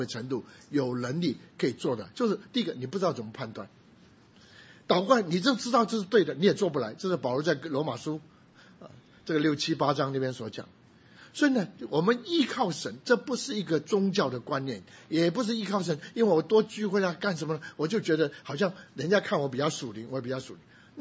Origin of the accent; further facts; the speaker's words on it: Guangdong, China; 我们广东人最喜欢吃咸鱼，听说福州人很喜欢吃咸鱼